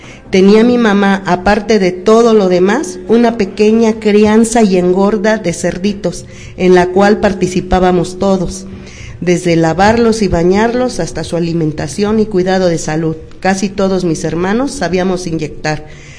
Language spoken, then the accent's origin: Spanish; Nuevo Necaxa, Puebla, Mexico; born there; Nací en Nuevo Necaxa, Puebla, cuna de la industria eléctrica.